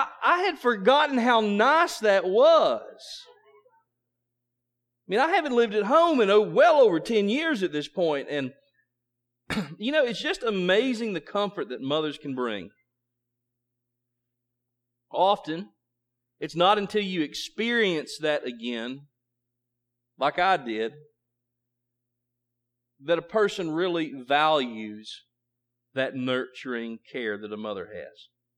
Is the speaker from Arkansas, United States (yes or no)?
no; Marion, Kentucky, United States; And when I got to Eddyville, Kentucky, to go through to my hometown of Marion